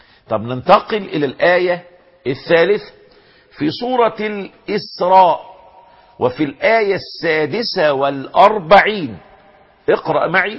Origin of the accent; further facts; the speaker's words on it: Egypt; وذات مشكلة الناس اللي عندنا في مصر